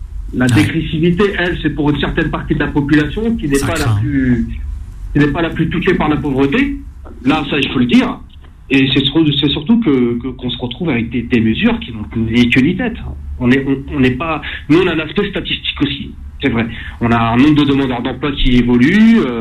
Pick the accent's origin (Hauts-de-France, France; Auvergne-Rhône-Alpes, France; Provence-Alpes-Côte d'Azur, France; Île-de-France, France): Île-de-France, France; Chanteloup-les-Vignes; also born or lived in Vers-sur-Oise; Alors, je suis originaire de Vers-sur-Oise et de Chanteloup-les-Vignes.